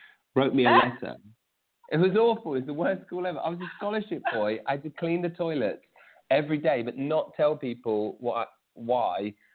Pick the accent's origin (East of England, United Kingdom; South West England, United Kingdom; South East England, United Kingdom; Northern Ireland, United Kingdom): East of England, United Kingdom; Cranfield; And I am a proper villager here in Cranfield. I grew up in the village. My first job was packing eggs at the local farm.